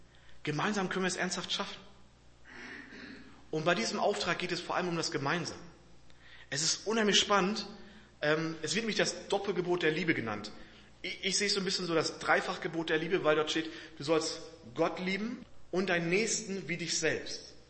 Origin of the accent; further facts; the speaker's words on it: Ansbach, Bavaria, Germany; Ich komme aus Ansbach, arbeite da die letzten 4 Jahre